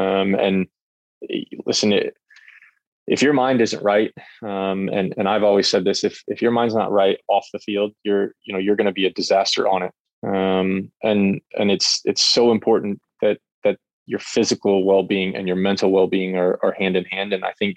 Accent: St. Louis, Missouri, United States; because he's based in my hometown of St. Louis

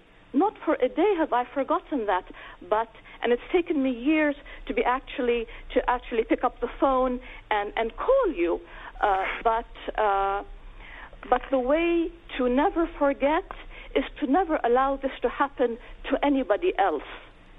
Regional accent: Beirut, Beirut Governorate, Lebanon; moved away as an adult; now in United States; I was born in Beirut in Lebanon, and I was educated there, and I came to the States for graduate school, and then I got married here and I stayed.

